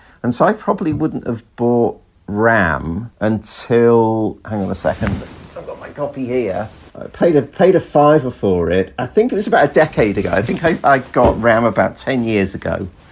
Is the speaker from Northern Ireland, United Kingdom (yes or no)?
no; Liverpool, North West England, United Kingdom; I was born in Liverpool, grew up on Merseyside.